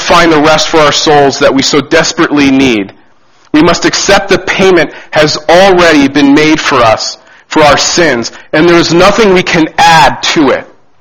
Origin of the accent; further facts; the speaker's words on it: New Jersey, United States; Growing up in New Jersey, the entire state is tolled.